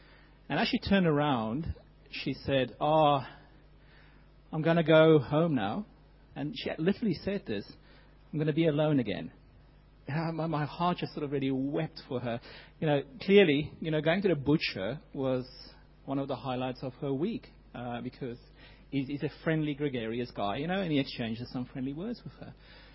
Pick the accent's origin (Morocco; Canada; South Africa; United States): South Africa; I'm South African, as some of you can probably guess.